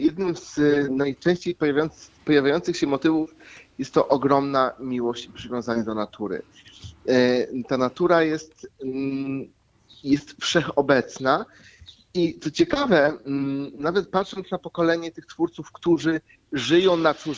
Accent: Lemko Region, Poland; now in Warsaw, Poland; ja sam jako młody Łemko mieszkam obecnie w Warszawie, natomiast jeżeli nie uda mi się na miesiąc, w ciągu miesiąca wrócić do rodziców na Łemkowinę

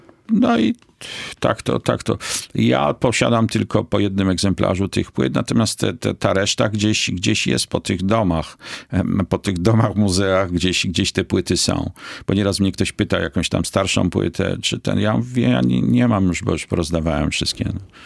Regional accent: Kraków, Lesser Poland, Poland; ja tutaj nieopodal mieszkałem na Wrocławskiej. Jestem z Krakowa i też od kilku pokoleń jestem z Krakowa, znaczy wszyscy są z Krakowa. Także ja z tym miastem jestem związany. Wiesz, cały jestem z tego miasta, no.

